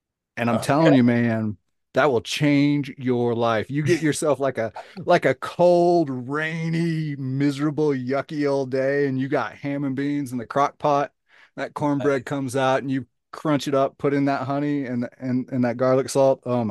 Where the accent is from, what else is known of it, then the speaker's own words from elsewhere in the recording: Oklahoma, United States; So I'm from Southern Oklahoma originally